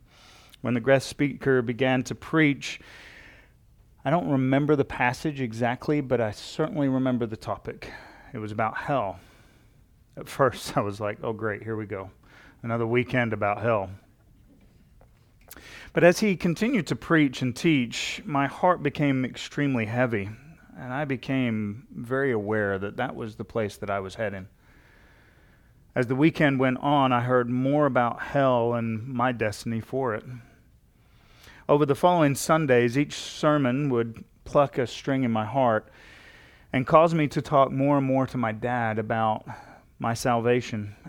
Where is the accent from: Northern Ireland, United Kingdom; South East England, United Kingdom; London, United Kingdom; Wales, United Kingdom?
London, United Kingdom; I grew up in London, England, and attended church as a young child.